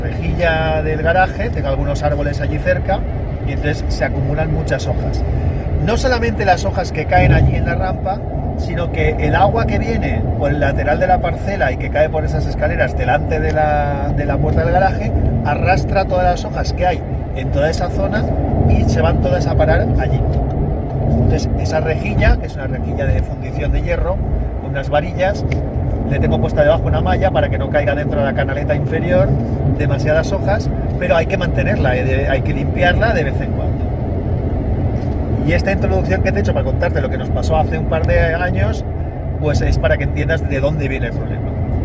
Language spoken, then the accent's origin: Spanish; Valencian Community, Spain; Si sigues este programa desde hace tiempo, sabrás que yo soy valenciano.